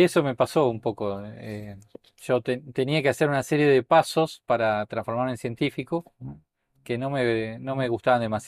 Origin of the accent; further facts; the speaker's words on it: Buenos Aires, Argentina; born there; nací en Buenos Aires